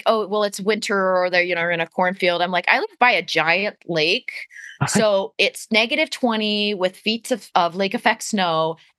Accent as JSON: {"language": "English", "town": "Fort Lauderdale", "region": "Florida", "country": "United States", "tie": "born there", "said": "You know, because I was born in Florida and we visited back many times."}